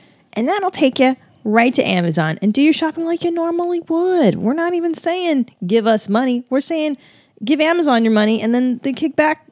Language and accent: English; Richmond, Virginia, United States; I'm from Richmond, y'all, from Virginia.